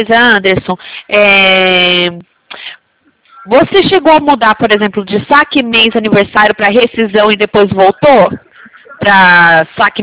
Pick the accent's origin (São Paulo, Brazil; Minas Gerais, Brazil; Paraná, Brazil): Paraná, Brazil; Umuarama; Eu nasci em Umuarama, minha irmã em Alto Piquiri, tenho família em Londrina, Cascavel